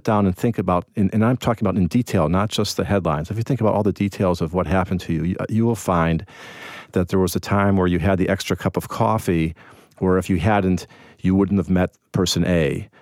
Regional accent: Evanston, Illinois, United States; I grew up in Chicago, actually in Evanston for most of my time in Chicago, which is a near north suburb.

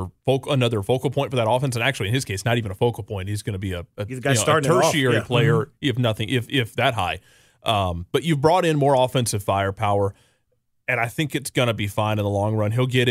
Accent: Germany; also born or lived in Providence; now in Atlanta, United States; I grew up in Germany. I went to Germany. I grew up in Germany. I went to Providence, and now you brought me to Atlanta

